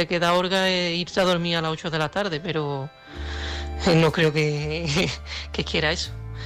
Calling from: Seville, Andalusia, Spain; de Sevilla

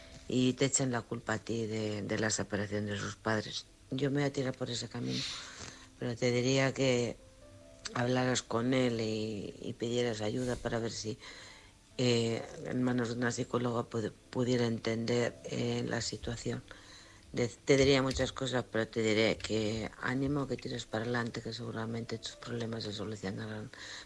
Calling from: Alcorcón, Community of Madrid, Spain; de Alcorcón.

